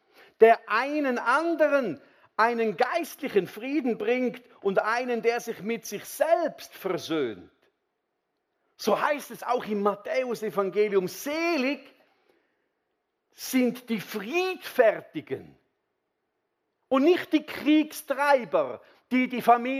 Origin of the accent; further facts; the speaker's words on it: Switzerland; Ich bin im Kreutensberg aufgewachsen. Die Mentalität von uns Kreutensberger ist sehr schweizerisch und sehr eng.